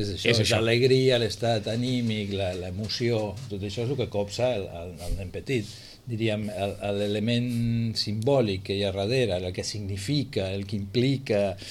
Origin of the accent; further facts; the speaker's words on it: Catalonia, Spain; perquè jo també sóc català, jo també sóc del Barça